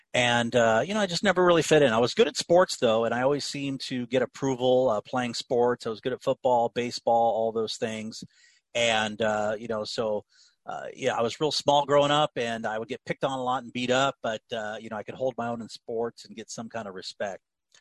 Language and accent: English; Los Angeles, California, United States; I grew up in, I was born on the West Side. I'm a local Angeleno. My father was actually born in Los Angeles.